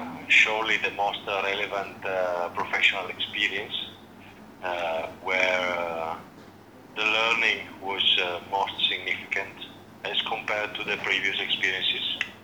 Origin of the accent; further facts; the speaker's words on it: Italy; Frankly, I come from Italy and Europe, and I would never venture this market with entirely my own resources.